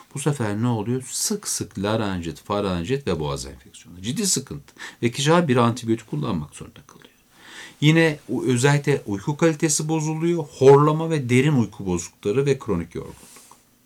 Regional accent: Beypazarı, Ankara, Turkey; İşte çocukluğumuzda sobalı evlerde sobaların üzerine ben Beypazarlıyım anacığımız güğümleri koyar böyle nemlenirdi ortam.

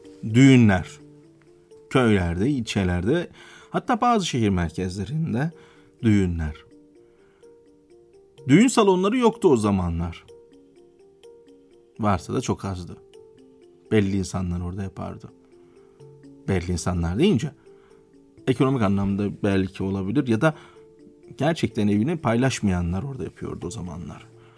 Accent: Kahramanmaraş, Turkey; Ben memleketim itibariyle Kahramanmaraş'ta örneğin işte Nisan Mayıs ayından sonra tarhana yapılır.

